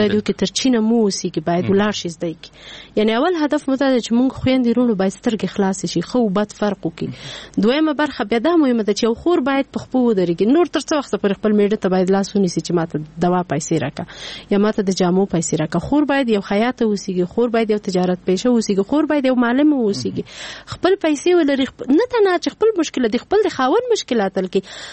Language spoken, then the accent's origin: Pashto; Paktia, Afghanistan; ما ته دا ټوله پکتیا خپل کور ښکارېږي. او باور وکړئ په نوم یې ویاړم چې زه پکتیاوالی یم.